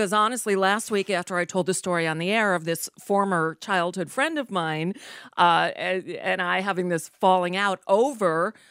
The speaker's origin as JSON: {"language": "English", "town": "Bayside", "region": "New York", "country": "United States", "tie": "born or raised there", "said": "growing up in Bayside, New York"}